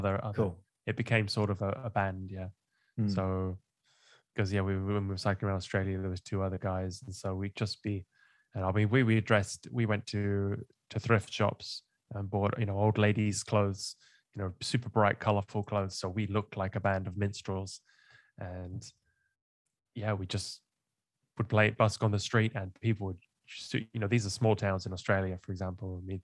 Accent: United Kingdom; because I'm British and I need a tea every time

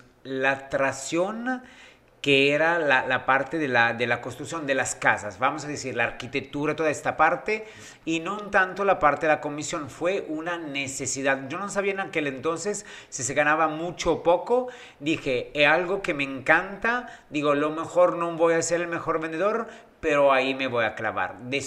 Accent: Italy; Yo le dije, sí, soy italiano.

